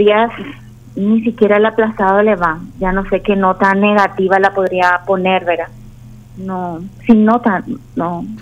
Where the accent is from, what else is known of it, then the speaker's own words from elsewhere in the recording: Concepción, Paraguay; Cuando decimos somos de Concepción